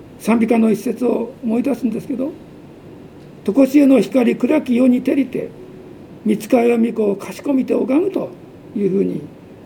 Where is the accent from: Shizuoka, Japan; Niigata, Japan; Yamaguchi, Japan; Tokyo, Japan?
Tokyo, Japan; born there; 東京で生まれたんですけどね。